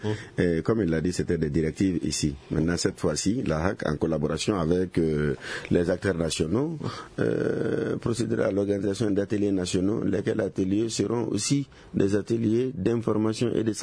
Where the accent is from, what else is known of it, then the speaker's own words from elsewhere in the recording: Mali; On est malien avant d'être journaliste.